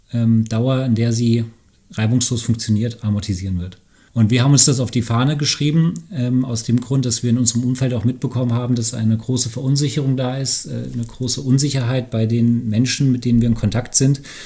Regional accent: Rhine-Main, Germany; Ich bin ebenfalls Gesellschafter von Helvia, auch gebürtig aus dem Rhein-Main-Gebiet.

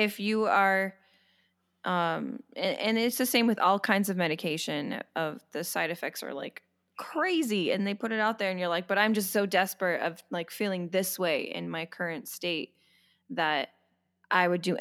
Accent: San Bernardino, California, United States; I grew up in San Bernardino.

